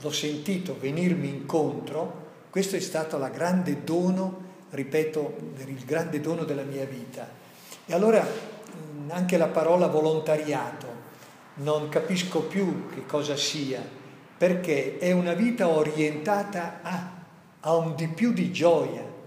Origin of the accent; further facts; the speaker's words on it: Emilia-Romagna, Italy; Vengo da una situazione che non è facile, vengo dall'Emilia